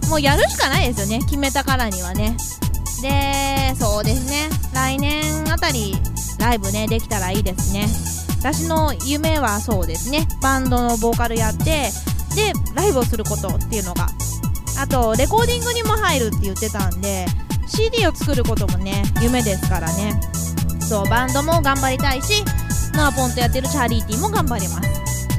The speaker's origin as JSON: {"language": "Japanese", "town": "Nagoya", "region": "Aichi", "country": "Japan", "accent": "Nagoya dialect", "said": "名古屋っぽい方言というか名古屋弁はどうしても出ちゃいますね。"}